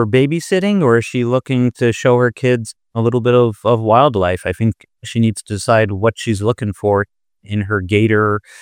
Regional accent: Canada; moved away; I grew up in Canada.

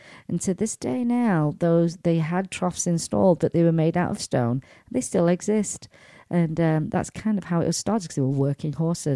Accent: Sheffield, Yorkshire and the Humber, United Kingdom; It first started in my hometown of Sheffield.

